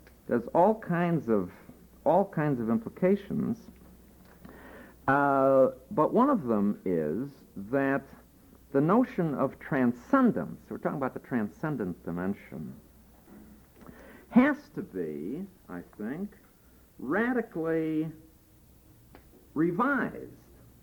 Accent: Peoria, Illinois, United States; born there; I happen to be a Christian because I was born in Peoria

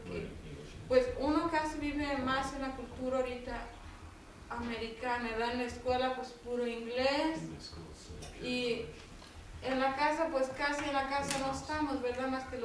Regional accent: Mexico; moved away; yo me siento muy orgullosa de que soy mexicana. Llegué aquí con los valores mexicanos.

